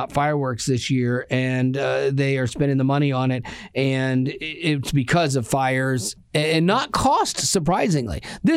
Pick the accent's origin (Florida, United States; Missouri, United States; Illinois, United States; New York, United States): Florida, United States; I loved fireworks as a kid, but I grew up in Florida